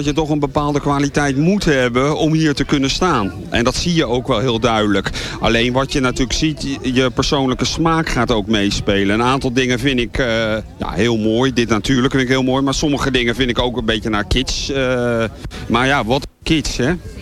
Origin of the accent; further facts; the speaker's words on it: Utrecht, Netherlands; Nee, ik kom uit Utrecht, van buiten.